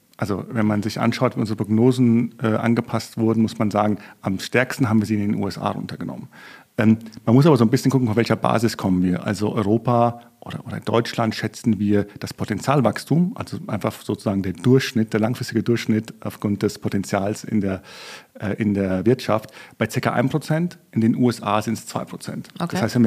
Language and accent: German; Italy; interessanterweise bin ich als Südländer der mit den wenigsten Emotionen bei diesen Diskussionen.